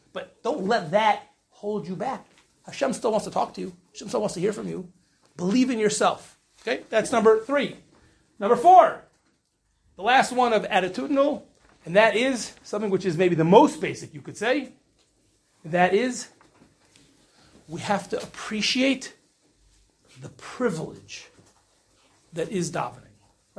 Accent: United States; now in Israel; I made Aliyah only 13 years ago, right? And I'm as American and, you know, non-Israeli as you can imagine

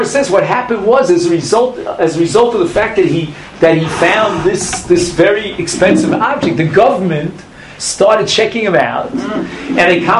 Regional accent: New York City, New York, United States; I'm from New York City. Nobody plays golf in New York City.

